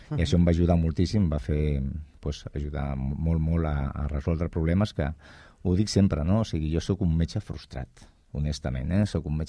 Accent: El Prat de Llobregat, Catalonia, Spain; Ho hem tingut molt fàcil, els que som del Prat, perquè a qualsevol lloc d'Espanya, quan dius del Prat, en seguida la gent diu, ostres, clar, a l'aeroport de Barcelona.

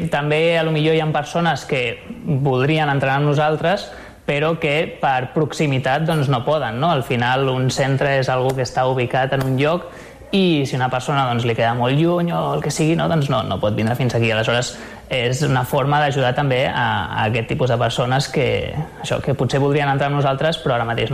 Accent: Barcelona, Catalonia, Spain; now in Sant Cugat, Spain; Jo tinc 30 anys ara mateix, vaig néixer a Barcelona, però ja quan vaig anar a l'ESO, o sigui als 12 anys, vaig començar a viure aquí a Sant Cugat

